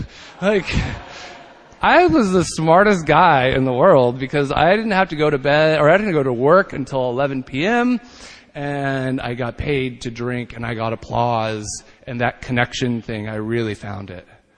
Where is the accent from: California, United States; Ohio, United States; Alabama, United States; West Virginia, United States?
Ohio, United States; Dayton; I grew up outside of Dayton, Ohio, in a very sort of like normal town, USA, where everybody else seemed really normal